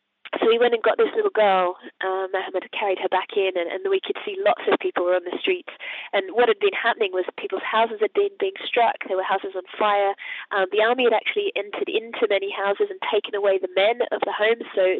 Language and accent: English; Australia; I'm from Australia.